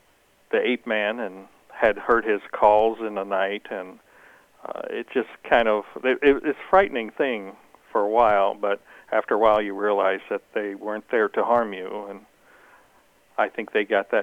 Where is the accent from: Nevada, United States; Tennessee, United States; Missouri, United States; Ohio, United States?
Missouri, United States; I'm a skeptic. I'm born and raised in Missouri, and I'm a very skeptical person by my nature.